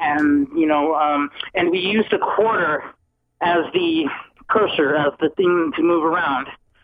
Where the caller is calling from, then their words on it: Clinton, Arkansas, United States; Yes, this is … from Clinton, Arkansas.